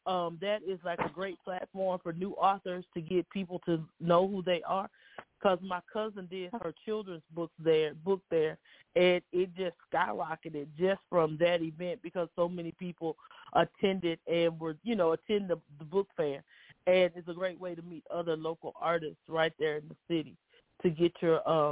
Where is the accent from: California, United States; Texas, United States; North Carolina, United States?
Texas, United States; Houston; You are in Houston. I'm originally from Houston. So H-Town is truly in the house and represented.